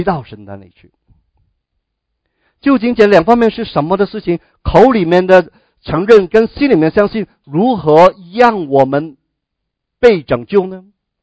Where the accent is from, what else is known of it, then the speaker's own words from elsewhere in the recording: Guangdong, China; first language Cantonese; Chinese is a second language; 我们以前我讲不讲普通话，我是广东人，我讲广东话。